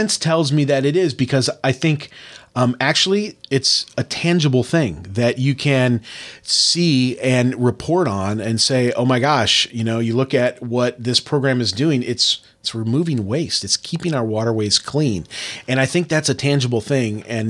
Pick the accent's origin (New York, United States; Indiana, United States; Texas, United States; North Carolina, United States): Indiana, United States; And you know, I grew up in Northwest Indiana, and being in the big city, California, San Francisco, eyes wide open.